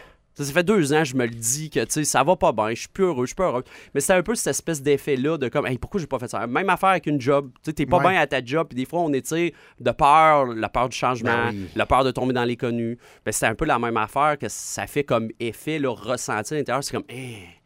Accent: Quebec, Canada; Moi, je suis né à Poly de Charlebourg. J'ai grandi, puis il n'y avait pas beaucoup de gens issus de l'immigration.

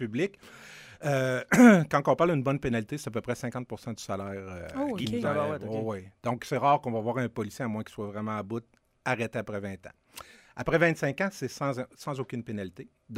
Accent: Quebec City, Quebec, Canada; Ben moi, je viens de Limoilou. Salutations à rue Vitry, rue Limoilou. Rue Villebon.

